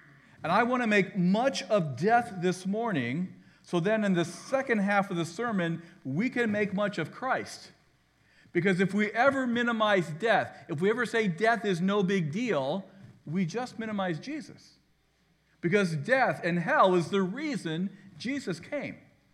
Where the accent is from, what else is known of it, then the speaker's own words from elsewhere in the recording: Ohio, United States; I'm from Northeast Ohio, so my team is the Cleveland Browns.